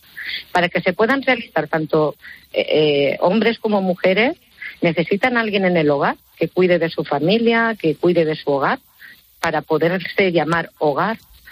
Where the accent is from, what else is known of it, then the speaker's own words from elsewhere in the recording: Spain; Sí, sí, soy española y nacida en España.